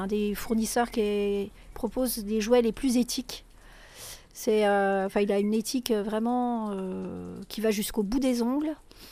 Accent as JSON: {"language": "French", "region": "Brittany", "country": "France", "tie": "born or raised there", "lives_now": "Île d'Yeu, France", "said": "moi je suis originaire de Bretagne là, avant de venir m'installer sur l'île-dieu."}